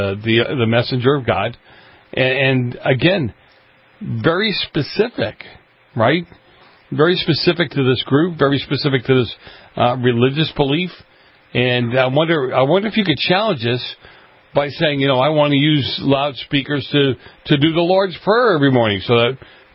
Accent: Boston, Massachusetts, United States; the only time I remember religious stuff happening is when I grew up in Boston and the church bells went off every Sunday morning when Mass was starting.

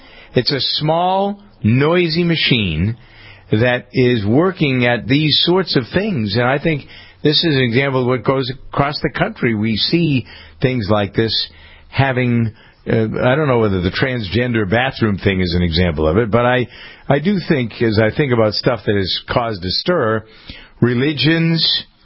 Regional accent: Framingham, Massachusetts, United States; So here in my hometown of Framingham, they took the flags out of the classroom.

